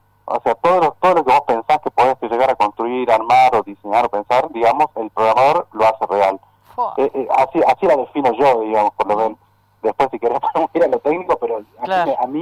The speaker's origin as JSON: {"language": "Spanish", "town": "Cafayate", "region": "Salta", "country": "Argentina", "said": "De hecho yo soy de Cafayate"}